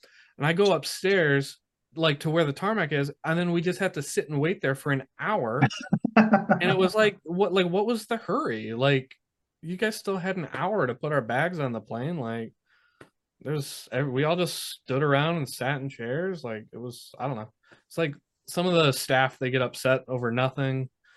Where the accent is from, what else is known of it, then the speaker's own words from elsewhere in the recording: United States; I don't know about you guys, but I am an American through and through.